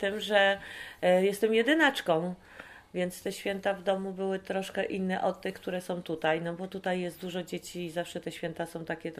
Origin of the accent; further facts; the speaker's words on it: Silesian Voivodeship, Poland; bo ja jestem ze Śląska, więc, więc one są takie śląskie